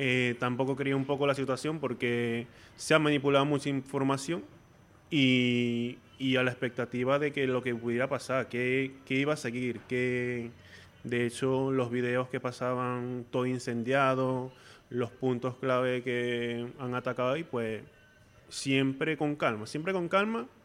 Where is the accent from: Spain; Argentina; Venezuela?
Venezuela; Nueva Esparta; También yo soy margariteño y ellos allí fue los que me avisaron.